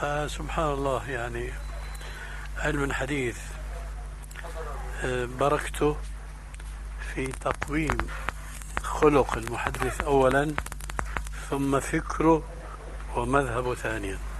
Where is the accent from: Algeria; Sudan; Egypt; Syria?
Syria; هذا قديم وظاهر كما يقولون عندنا في الشام